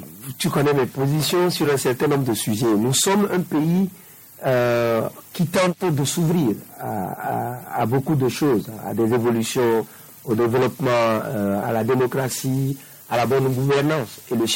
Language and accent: French; Togo; et nous les reconnaissons en tant que Togolais